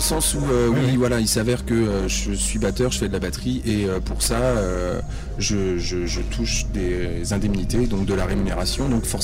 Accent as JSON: {"language": "French", "region": "Île-de-France", "country": "France", "said": "Je viens de banlieue parisienne, donc je viens d'un peu partout et de nulle part à la fois, comme tous les gens en banlieue."}